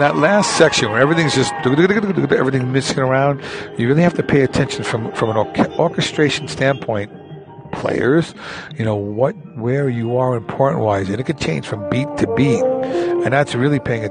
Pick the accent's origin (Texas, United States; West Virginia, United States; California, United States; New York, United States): California, United States; San Francisco; I'm from San Francisco, California.